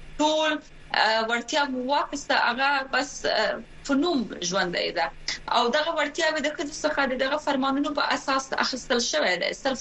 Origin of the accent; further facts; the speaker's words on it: Afghanistan; now in London, United Kingdom; نیوکې مې د یو افغان په توګه صرف نه ده، د یو چا په توګه چې خپل ځل شریعت او د قوانین مسایل زه دلته په لندن په یو پوهنتون کې تعقیبوم